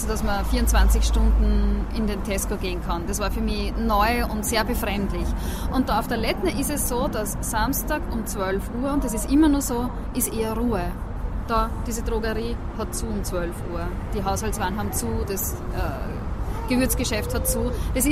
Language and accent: German; Austria; now in Czech Republic; Also ich bin seit 2001 in Tschechien und ich komme aus Österreich